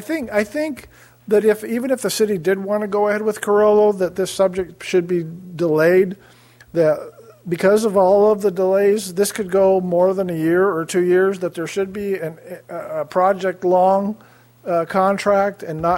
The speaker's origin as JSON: {"language": "English", "town": "Morro Bay", "region": "California", "country": "United States", "said": "from Morro Bay."}